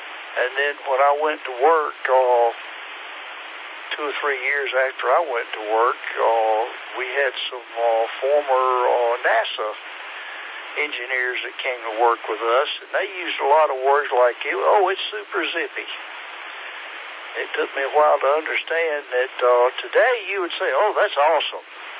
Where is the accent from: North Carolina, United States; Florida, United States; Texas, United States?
North Carolina, United States; Statesville; now in Asheville, United States; I grew up in Statesville. You know where that's at. And we used to call that the foothills. When I went to college in Raleigh, I was amazed at how many of the people down there thought that I came from the mountains.